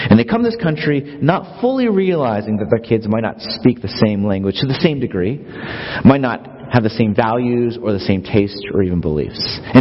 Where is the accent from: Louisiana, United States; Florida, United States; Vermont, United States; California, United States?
California, United States; Los Angeles; I grew up in Los Angeles and actually didn't know who Rosa Parks was until my kids had to do that whole bus thing.